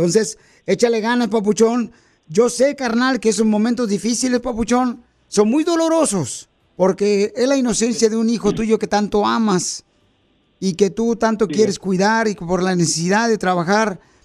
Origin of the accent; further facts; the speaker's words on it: Guerrero, Mexico; now in United States; Porque ¿a qué venimos de Guerrero a Estados Unidos?